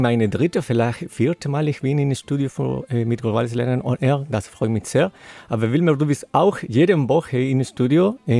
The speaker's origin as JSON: {"language": "German", "country": "Chile", "second_language": "German", "said": "Und ich komme aus Chile und mit Familie aus Chile und Peru"}